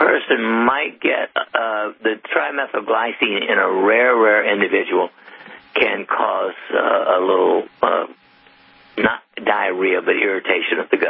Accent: Columbia, South Carolina, United States; born there; Okay. Well, you know, I was born in Columbia, so that's, I know South Carolina.

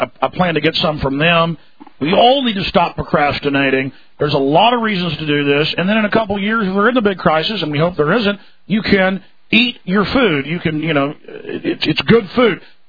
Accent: Dallas, Texas, United States; I remember growing up in Dallas, it would be a little bit of a snowstorm

